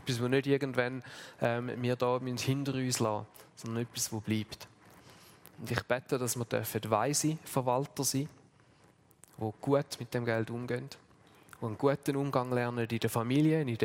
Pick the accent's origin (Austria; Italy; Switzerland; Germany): Switzerland; als Schweizer, wir haben eines der höchsten Pro-Kopf-Einkommen, die es überhaupt gibt.